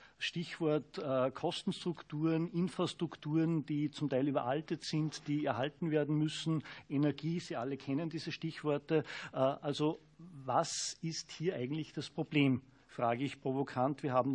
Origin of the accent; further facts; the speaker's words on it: Austria; ein bayerisches oder in meinem Fall österreichisches Grüß Gott